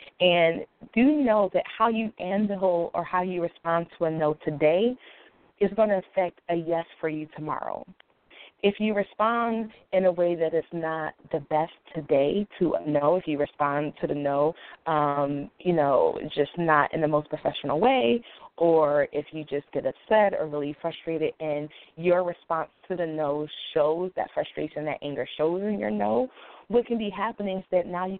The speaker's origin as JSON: {"language": "English", "town": "Cleveland", "region": "Ohio", "country": "United States", "tie": "born or raised there", "said": "I spent a large portion of my childhood growing up in Cleveland, Ohio"}